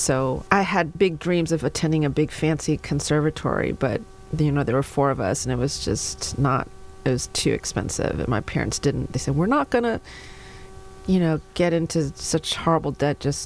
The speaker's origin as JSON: {"language": "English", "town": "Houston", "region": "Texas", "country": "United States", "tie": "born there", "also_born_or_lived": "Columbus, Ohio", "said": "But she followed him out here, and I was born in Houston, Texas, not too much longer after. And we lived in Columbus, Ohio for a few years, actually"}